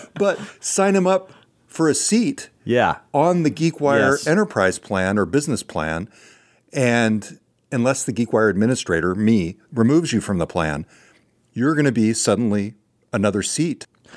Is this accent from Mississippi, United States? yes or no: no; California, United States; accent: California; My California accent.